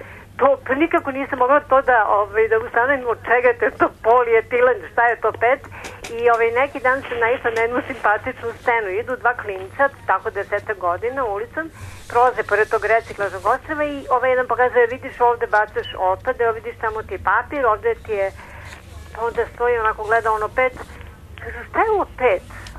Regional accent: Belgrade, Serbia; Ja sam iz Beograda.

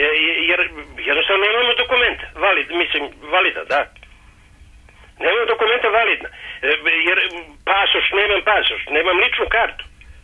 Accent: Belgrade, Serbia; also born or lived in Montenegro; Ja imam državljanstvo, živim u Beogradu od rođenja, 10. godišta, ali sam rođen u Crnoj Gori.

